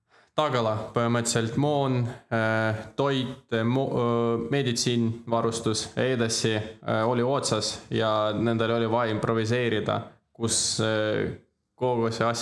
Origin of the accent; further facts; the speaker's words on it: Ukraine; Estonian is a second language; seda pärast, et oleme niimoodi ukrainlased, see on selline rahvus